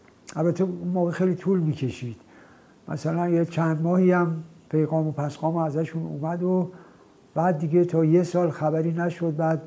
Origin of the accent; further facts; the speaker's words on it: Tehran, Tehran Province, Iran; born there; متولد 1322 و متولد شهر تهران در محله منیریه که به هر حال در اونجا متولد شدم. از نظر خانوادگی میتونم بگم که خانواده من یک خانواده فرهنگی مذهبی بودن